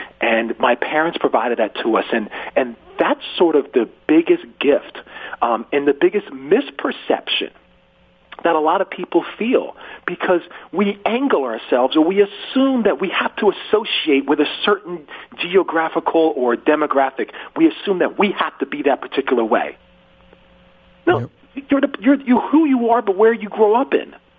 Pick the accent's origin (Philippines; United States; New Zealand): United States; New Jersey; I grew up in Northwest New Jersey, and at that time, during the late 70s, early 80s, that was where nobody was.